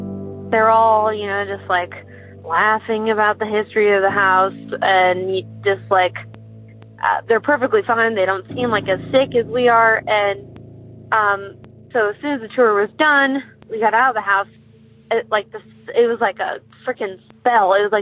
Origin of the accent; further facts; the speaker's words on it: Midwest, United States; It's like every 5 years or so, we go, like, we're from the Midwest, and we'll go to, like, the East Coast